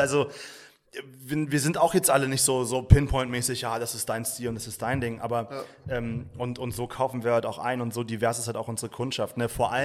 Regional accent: Norderstedt, Schleswig-Holstein, Germany; Ich bin große Teil meiner Kindheit aufgewachsen in Norderstedt, direkt nördlich von Hamburg. Das ist aber schon Schleswig-Holstein.

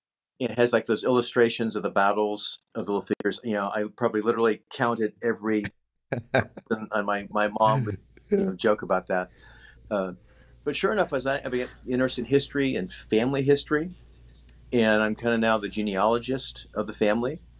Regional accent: Oklahoma City, Oklahoma, United States; I'm from Oklahoma. I was born and raised in Oklahoma City

